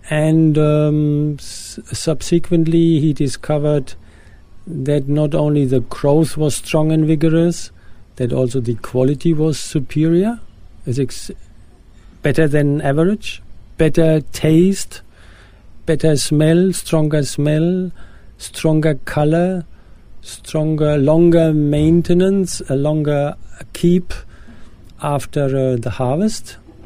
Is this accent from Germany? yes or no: yes; Germany; moved away as an adult; I'm originally from Germany. I have been now in Oroville continuously since 1988, so the last 20 years.